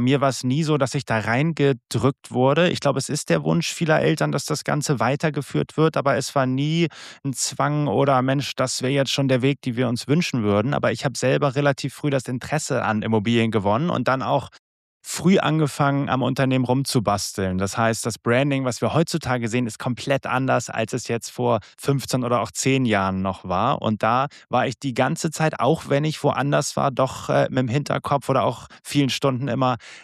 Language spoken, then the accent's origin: German; Hamburg, Germany; born there; hier in Hamburg geboren, mittlerweile 34 Jahre alt